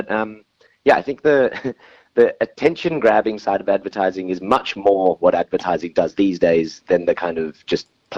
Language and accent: English; Fremantle, Western Australia, Australia; Where I grew up in Fremantle in Perth, there's this big mill, it's called Dingo Flour Mill